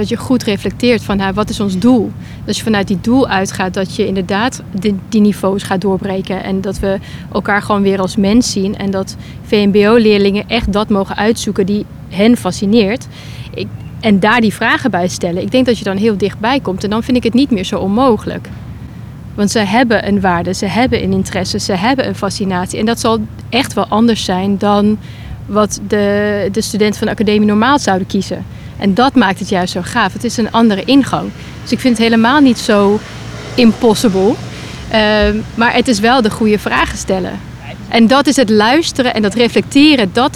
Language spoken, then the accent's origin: Dutch; South Africa; Dutch is a second language; also born or lived in Thailand; now in Netherlands; ik ben geen Nederlander. Misschien is het nog niet opgevallen. Ik ben Zuid-Afrikaanse. En dat merk ik dus, dat cultuurverschil van waar ik vandaan kom. Ik ben geboren in Zuid-Afrika. Ik heb in Thailand gewoond. En ik ben inmiddels hier gevestigd al 20 jaar.